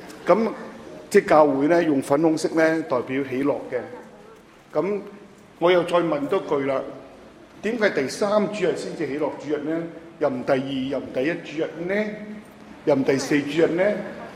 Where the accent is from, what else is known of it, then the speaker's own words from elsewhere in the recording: Hong Kong; 係我哋香港人去到咩？